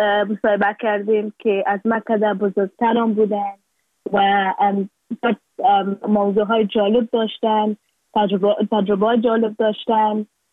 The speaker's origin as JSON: {"language": "Persian", "country": "Afghanistan"}